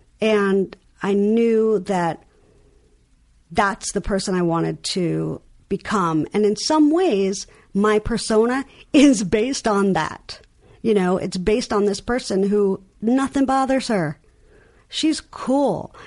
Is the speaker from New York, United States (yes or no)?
yes; New York, United States; accent: New York; And I also just heard my New York accent, which I didn't know I had until I said all.